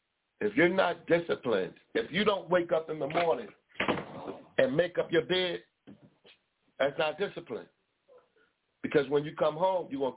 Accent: Baltimore, Maryland, United States; The inner city, like I said, I'm from Baltimore.

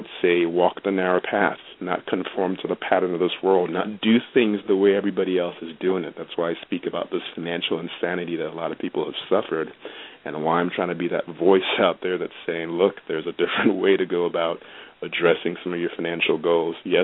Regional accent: Nigeria; At the age of 8, we had a tradition back home. I'm from Nigeria, and one of our traditions is around the Christmas time, we would go back to the village, the rural areas where my grandparents lived

